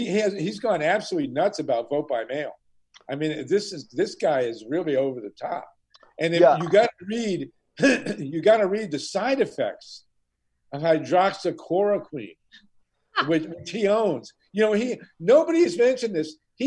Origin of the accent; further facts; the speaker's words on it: Columbus, Ohio, United States; I lived in Columbus, Ohio. I grew up in Columbus, Ohio. And then I came back after many, many years.